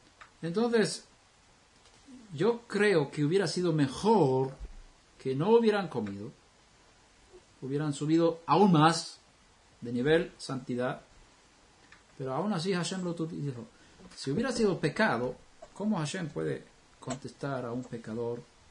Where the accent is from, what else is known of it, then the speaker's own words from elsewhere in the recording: Sweden; yo vengo de Suecia